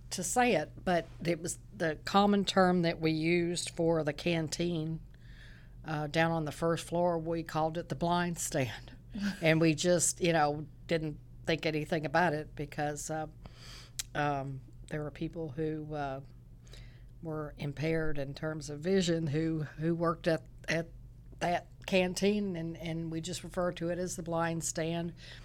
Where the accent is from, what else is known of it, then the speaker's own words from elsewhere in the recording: Lexington, Kentucky, United States; We moved to Lexington, Kentucky. And I grew up in Catholic schools, went to Lexington Catholic High School